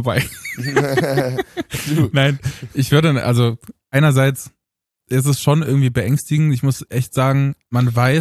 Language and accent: German; Eisleben, Saxony-Anhalt, Germany; born there; damals in Eisleben in Sachsen oder Sachsen-Anhalt, ich weiß gar nicht mehr, wo das liegt, ehrlich gesagt, da wo ich geboren bin. Lutherstadt Eisleben.